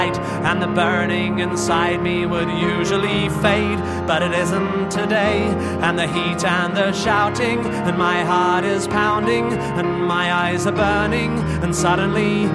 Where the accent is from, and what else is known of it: Australia